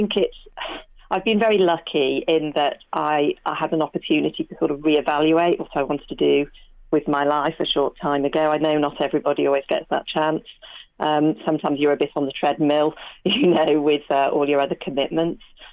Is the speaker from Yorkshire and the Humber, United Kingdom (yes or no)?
yes; Leeds, Yorkshire and the Humber, United Kingdom; I was going to talk a bit about growing up in Leeds and some of my memories.